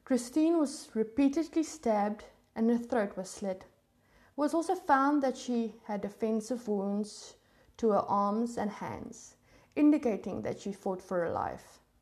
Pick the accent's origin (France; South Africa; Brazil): South Africa; first language Afrikaans; English is a second language; I am from South Africa. Obviously, my home language is Afrikaans and English is second, meaning I basically never speak English at home, except for on my posts.